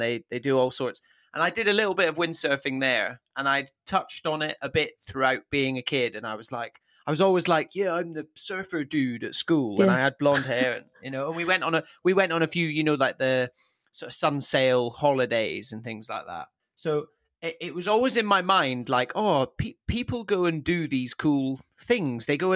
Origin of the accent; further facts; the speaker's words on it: Scotland, United Kingdom; So I am from the Highlands of Scotland. My dad's from there. We moved up there when I was 8 years old and I kind of grew up there